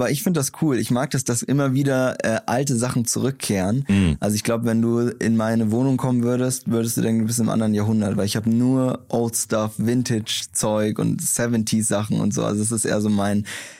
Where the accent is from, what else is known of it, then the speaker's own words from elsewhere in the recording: Bavaria, Germany; Ich komme aus dem Dorf in Bayern, da war immer Bierpflicht.